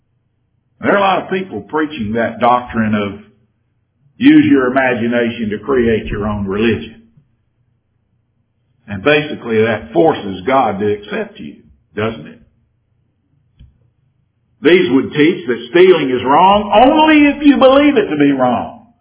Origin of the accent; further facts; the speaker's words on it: United States; what my circumstances were when I was growing up in America.